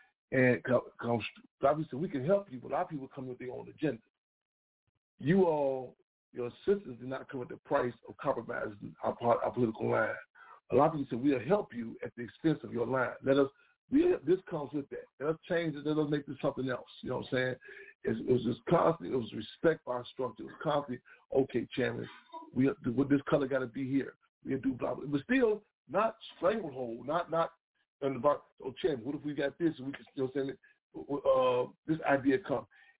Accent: Chicago, Illinois, United States; I grew up in Inglewood, South Side of Chicago.

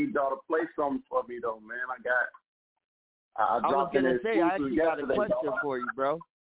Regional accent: Chicago, Illinois, United States; It's your boy … man. I'm from Chicago, Illinois.

